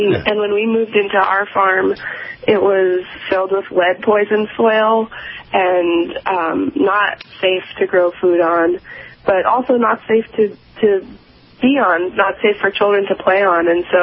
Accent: Brookline, Massachusetts, United States; Well, I grew up outside of Boston, and my family lived in Brookline, Massachusetts, so high population density, there aren't too many farms.

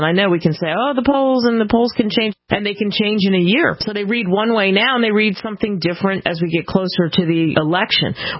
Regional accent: Chicago, Illinois, United States; listening to you in the great state of Illinois. Boy, I'll tell you what, our state takes a beating, and I'm from Chicago

